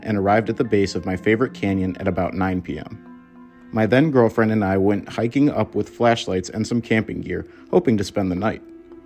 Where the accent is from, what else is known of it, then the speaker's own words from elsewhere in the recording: California, United States; I spent most of my time hiking outside of my hometown in the Angels National Forest. I lived with my grandmother in the town of Wrightwood.